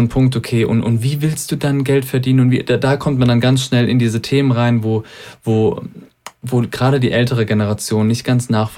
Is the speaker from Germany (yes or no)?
yes; Germany; Wir sind in Deutschland groß geworden, wir sind in einem Sozialstaat groß geworden